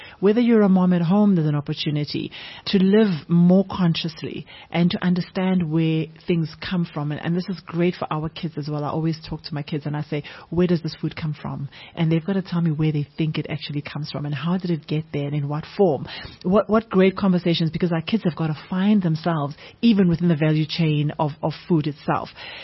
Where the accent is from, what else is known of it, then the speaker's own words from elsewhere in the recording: Guatemala; But you know, my parents owned a shop, mm-hmm. right? I come from Guatemala.